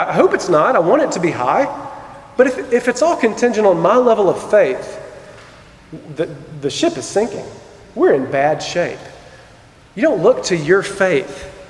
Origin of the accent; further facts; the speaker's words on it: Georgia, United States; And I'm from Rabun County. We had cows.